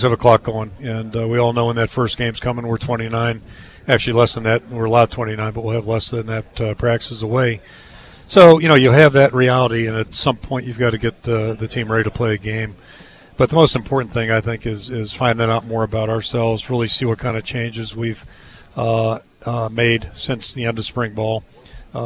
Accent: Pittsburgh, Pennsylvania, United States; You know, growing up in Pittsburgh, I've been a longtime fan of the Steelers

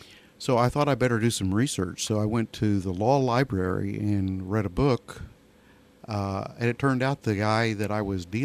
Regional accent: Carterville, United States; law as a solo practitioner in my hometown for 28 years.

